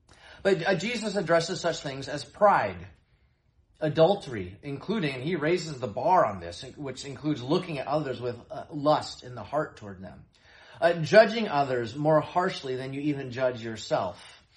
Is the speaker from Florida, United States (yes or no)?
no; Seattle, Washington, United States; I'm a lifelong Seattle Seahawks fan, born and raised in the Seattle area.